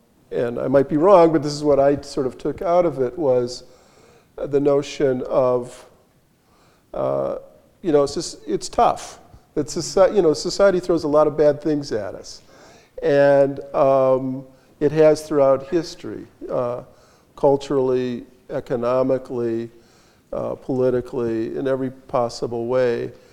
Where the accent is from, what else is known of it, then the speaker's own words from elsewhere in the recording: Madison, Wisconsin, United States; I grew up in Madison, Wisconsin, the home of the progressive movement.